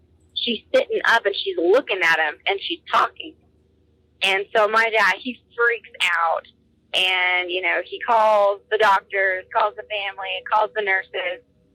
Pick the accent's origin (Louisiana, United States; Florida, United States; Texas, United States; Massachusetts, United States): Texas, United States; I'm from Texas Panhandle. I'm a Texas gal.